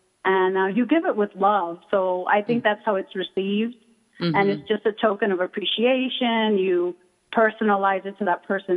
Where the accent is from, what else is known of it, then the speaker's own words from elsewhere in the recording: Miami, Florida, United States; I'm from Florida. I'm from Miami, Florida.